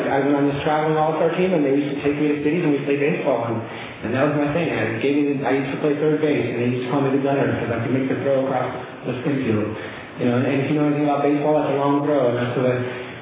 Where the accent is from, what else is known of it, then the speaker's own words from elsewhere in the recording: Camarillo, California, United States; I was born in Camarillo, or Paso Robles, California. I grew up in Camarillo, down south, with my best friend Jeff down here.